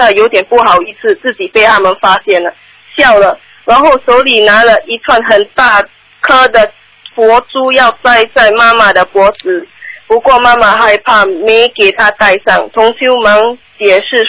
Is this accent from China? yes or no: no; Singapore; 我是从新加坡的。